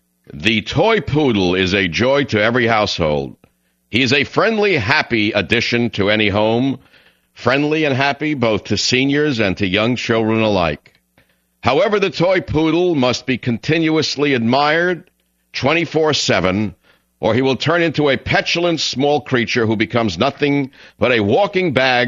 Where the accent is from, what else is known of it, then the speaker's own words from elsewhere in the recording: New York City, New York, United States; I'm trying to get myself back to the house I grew up in Queens